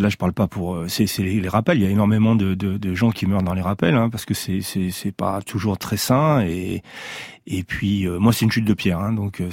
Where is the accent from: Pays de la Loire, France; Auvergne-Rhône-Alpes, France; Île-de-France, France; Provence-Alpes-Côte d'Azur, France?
Auvergne-Rhône-Alpes, France; Grenoble; Moi, je suis de Grenoble, hein